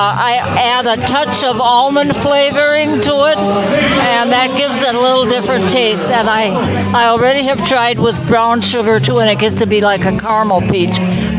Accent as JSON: {"language": "English", "town": "Benson", "country": "United States", "said": "From Benson. I live on a dairy farm 10 miles south of Benson."}